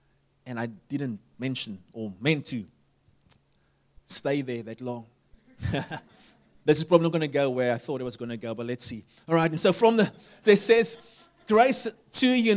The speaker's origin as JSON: {"language": "English", "town": "Upington", "region": "Northern Cape", "country": "South Africa", "tie": "born or raised there", "said": "And where I grew up in Uppington, you had roads."}